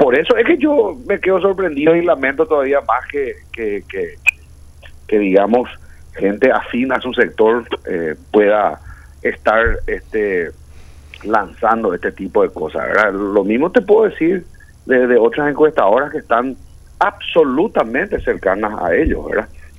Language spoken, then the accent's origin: Spanish; Paraguay; Ya no hay nada que nos pueda sorprender a nosotros como paraguayos